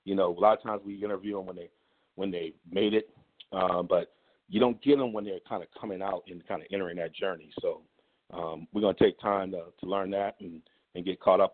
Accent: Ann Arbor, Michigan, United States; I grew up in Ann Arbor, Michigan fan, love Brady

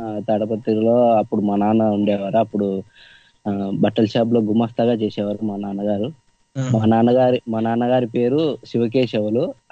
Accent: Tadipatri, Andhra Pradesh, India; also born or lived in Yadiki; మాది సొంత ఊరు వచ్చేసి తాడిపత్రి అండి.

